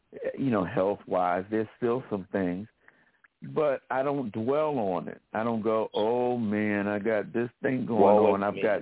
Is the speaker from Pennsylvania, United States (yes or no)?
yes; Philadelphia, Pennsylvania, United States; Then I found out you're from my hometown, Philadelphia.